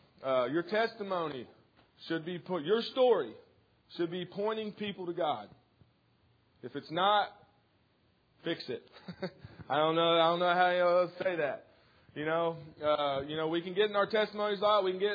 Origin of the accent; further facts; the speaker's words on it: Waldron, United States; But anyway, I grew up in Waldron. Anybody here from Waldron?